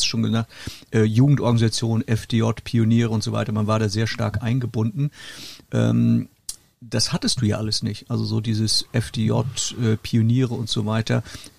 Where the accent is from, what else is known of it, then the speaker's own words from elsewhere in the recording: Kiel, Schleswig-Holstein, Germany; die Verbindung nach Kiel, ne? Wo ich herkomme